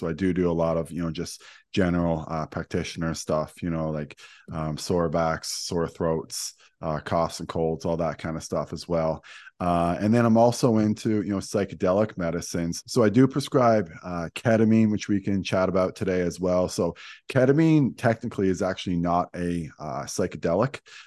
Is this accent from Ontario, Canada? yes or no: no; St. John's, Newfoundland and Labrador, Canada; So I'm from St. John's, Newfoundland. So if you know where that is, awesome. A lot of people don't know where that is. So that's where I grew up, did my degree in nutrition there.